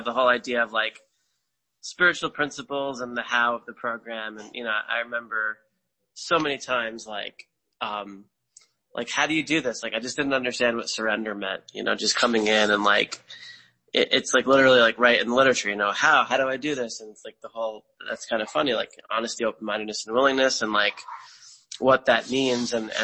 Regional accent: New York, United States; now in Northeast Ohio, United States; Yeah, it's so weird to hear that because I am from New York, but that is my area now. So as of this year.

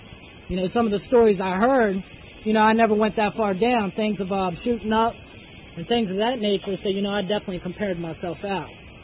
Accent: Frederick, Maryland, United States; I'm originally from Frederick, Maryland.

